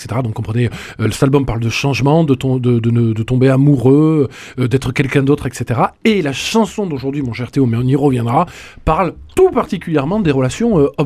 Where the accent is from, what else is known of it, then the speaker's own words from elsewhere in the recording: Toulouse, Occitanie, France; Oui, on est Toulousain.